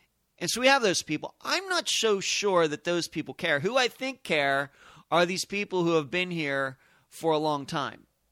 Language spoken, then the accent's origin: English; Leechburg, Pennsylvania, United States; this strikes me very much the same as my hometown, coincidentally, of Leechburg, Pennsylvania, that has seen better times, that a lot of people have moved away.